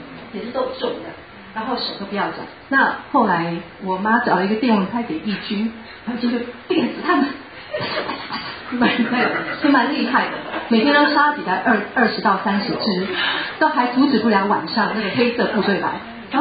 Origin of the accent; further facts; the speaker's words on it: Yangmei, Taoyuan, Taiwan; 我是从如果台湾来的兄弟，我是从桃园杨梅来的，那是一个小镇，所以有那个比较深的文化在里面。